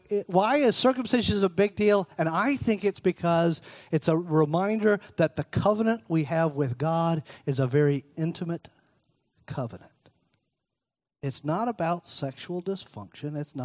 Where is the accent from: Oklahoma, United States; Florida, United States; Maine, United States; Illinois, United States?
Florida, United States; And I'm from Florida. Still not sure what to do with that.